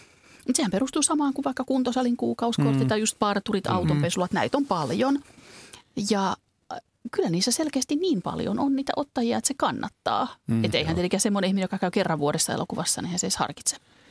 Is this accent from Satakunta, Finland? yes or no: no; Hämeenlinna, Kanta-Häme, Finland; mähän tuun siis Hämeenlinnasta, meillä ei ole Finkinoa, meillä on Biorex.